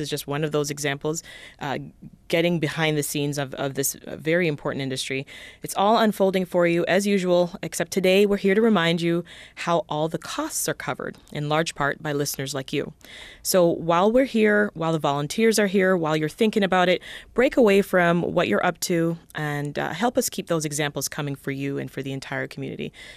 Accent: Toronto, Ontario, Canada; now in Rochester, United States; let me just say I'm from Toronto, and it wasn't until I moved to Rochester last year that I was like, oh my God, this is like an actual scene.

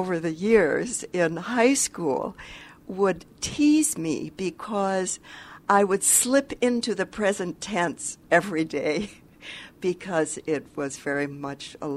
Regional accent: Ohio, United States; also born or lived in Michigan; I grew up in Ohio and Michigan.

